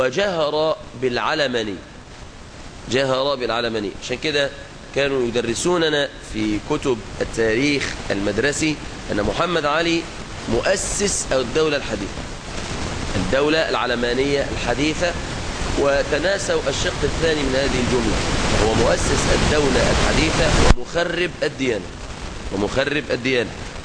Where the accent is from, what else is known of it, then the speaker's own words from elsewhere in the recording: Egypt; في نشر آدابهم في بلادنا مصر